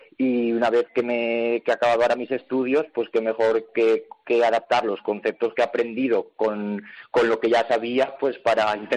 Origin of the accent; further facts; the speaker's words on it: Monesma y Cajigar, Aragon, Spain; Pues bueno, el municipio está constituido por 2 pueblos, Monesma y Cajigar. Estaremos unos 50-60 habitantes viviendo durante todo el año.